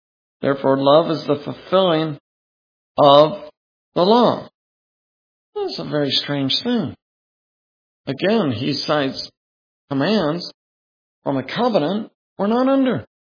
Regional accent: Oregon, United States; I grew up in Oregon, lots of rivers and beautiful rivers.

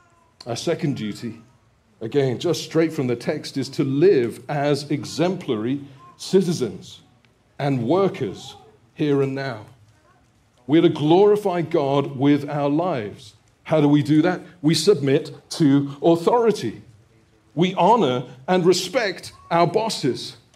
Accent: United Kingdom; My passport is a little bit different, because I'm a British citizen.

